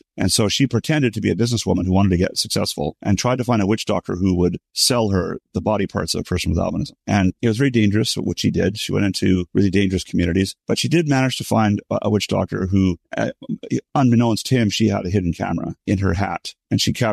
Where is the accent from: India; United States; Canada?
Canada; I told her that I am a guy from Canada with albinism.